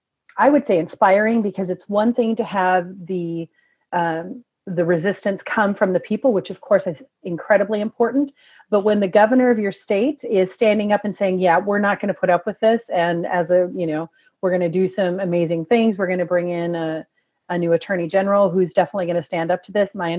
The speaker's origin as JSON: {"language": "English", "region": "Minnesota", "country": "United States", "tie": "born or raised there", "lives_now": "California, United States", "said": "for those of us in California, it's pretty cold. but I grew up in the Twin Cities area where Terry is right now, so I can manage this."}